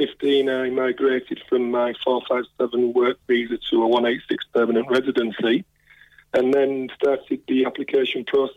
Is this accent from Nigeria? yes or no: no; England, United Kingdom; it's obvious that I speak English, being English.